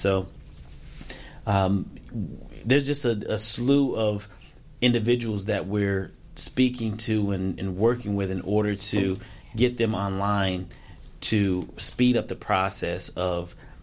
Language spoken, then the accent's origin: English; Clark County, United States; Well, I grew up in Clark County, humble beginnings.